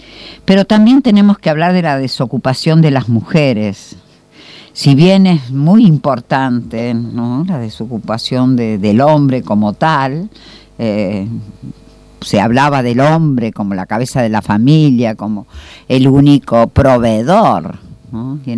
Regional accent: General San Martín, Buenos Aires Province, Argentina; soy del distrito de General San Martín

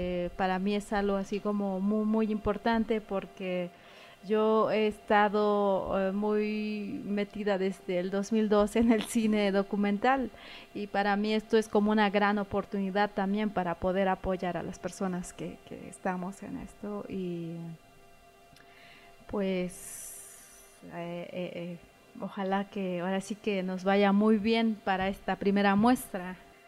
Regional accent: Zinacantán, Chiapas, Mexico; Soy originaria de Sinacantán.

